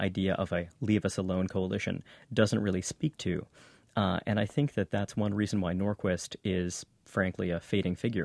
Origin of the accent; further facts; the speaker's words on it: Brooklyn, New York, United States; I grew up in a couple of neighborhoods in Brooklyn. I grew up in Borough Park until I was 9 years old.